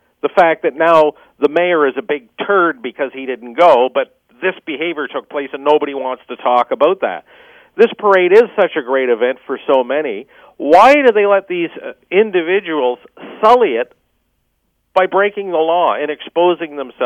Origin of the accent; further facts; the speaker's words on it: Canada; But me as a Canadian, it's my choice just not to go.